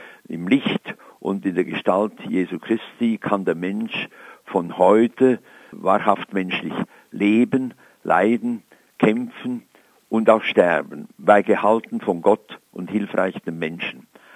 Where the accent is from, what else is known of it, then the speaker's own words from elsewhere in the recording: Sursee, Lucerne, Switzerland; now in Tübingen, Germany; ich freue mich, dass ich auch jetzt wieder in meiner Heimatgemeinde Sursee, wenn ich dann meinen Geburtstag nachfeiere